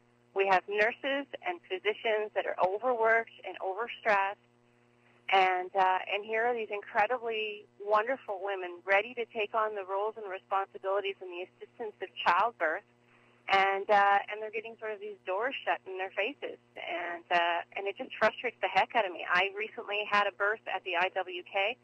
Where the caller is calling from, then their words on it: Halifax, Nova Scotia, Canada; I'm calling from Halifax.